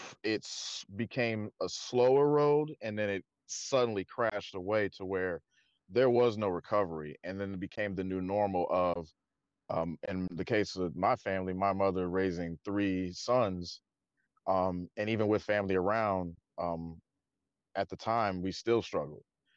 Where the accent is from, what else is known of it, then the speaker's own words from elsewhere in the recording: Milwaukee, Wisconsin, United States; moved away; I'm originally from Wisconsin, Milwaukee specifically. We left there early 90s.